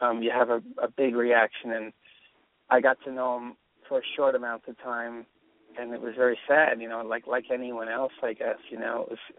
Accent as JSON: {"language": "English", "town": "Astoria", "region": "New York", "country": "United States", "tie": "born or raised there", "said": "Yeah. I'm from Astoria, 31st Street, 24th Avenue."}